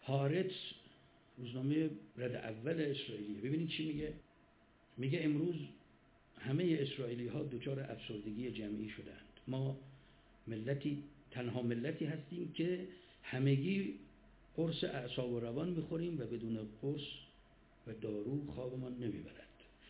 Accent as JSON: {"language": "Persian", "town": "Mashhad", "region": "Razavi Khorasan", "country": "Iran", "said": "بعد میاد تهران مشهد، ما مشهدیم، به تهران چه ربطی؟"}